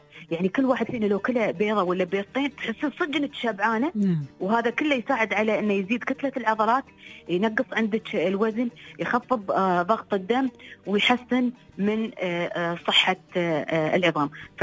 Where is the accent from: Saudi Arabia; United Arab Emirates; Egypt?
United Arab Emirates; انا كإماراتي